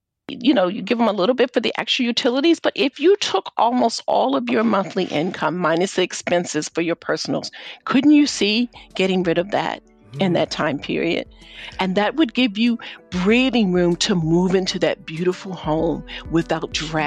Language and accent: English; Baltimore, Maryland, United States; You know, I grew up in Baltimore. I grew up in the Baltimore City public school system, which has some issues.